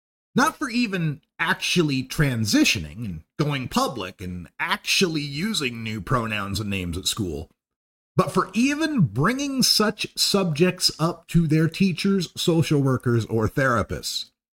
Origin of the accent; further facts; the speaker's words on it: Idaho, United States; So, I just spoke with a social worker back in my home state of Idaho.